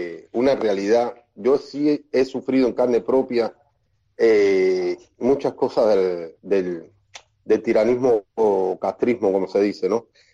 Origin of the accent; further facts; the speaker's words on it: Cuba; porque como todo cubano